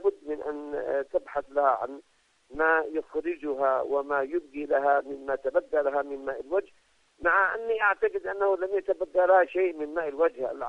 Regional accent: Yemen; بأن نخرج نحن كيمنيين من المحافظات الجنوبية

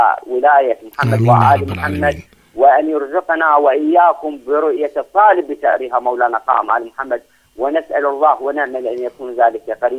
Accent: Iraq; المصائب التي تجري عندنا في العراق

